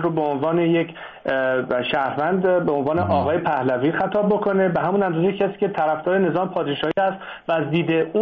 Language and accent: Persian; Iran; من یک ایرانی هستم و یک وظیفه اخلاقی و وجدانی و دینی نسبت به وطنم دارم